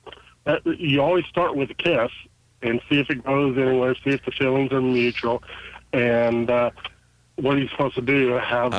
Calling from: Waynesville, United States; calling from Waynesville.

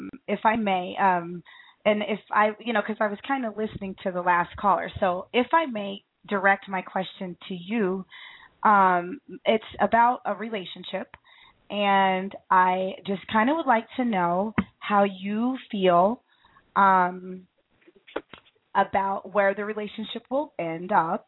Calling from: Centennial, Colorado, United States; I'm actually calling from Centennial, Colorado.

